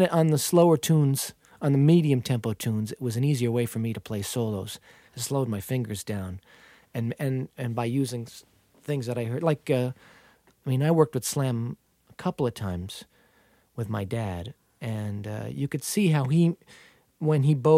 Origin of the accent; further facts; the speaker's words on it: New Jersey, United States; He used to hang out in Hohokus, which was two towns over